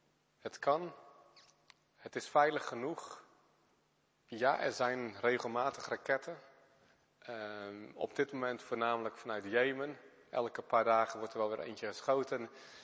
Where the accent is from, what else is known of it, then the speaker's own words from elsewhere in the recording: Netherlands; die zeggen van, hey, bent u van hier? Ze zeggen, nou, ik kom uit Nederland.